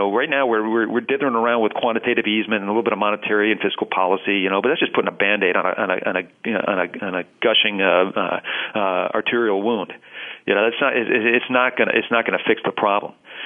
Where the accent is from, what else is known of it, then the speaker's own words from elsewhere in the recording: Wayzata, Minnesota, United States; I mean, I grew up in Wayzata, Minnesota, outside of Minneapolis. And I mean, so living in suburbia made sense